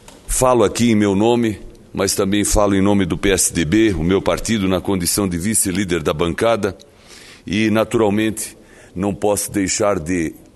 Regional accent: Brazil; mas antes de ser da oposição, eu sou brasileiro. E como brasileiro, eu quero efetivamente que se encontrem soluções boas para todos

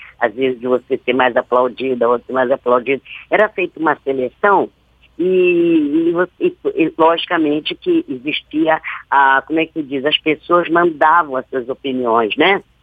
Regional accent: Rio de Janeiro, Brazil; now in São Paulo, Brazil; porque eu sou carioca, né? Apesar de estar em São Paulo há muitos anos, mas eu vou muito para o Rio.

